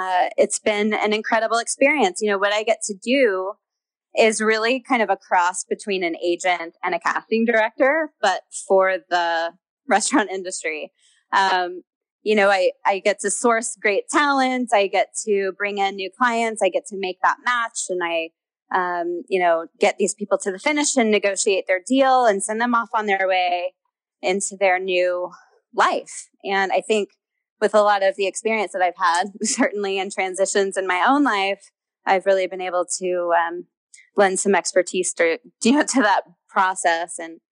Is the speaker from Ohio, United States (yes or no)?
no; Houston, Texas, United States; I grew up in Houston, so I just know a lot of people in Texas.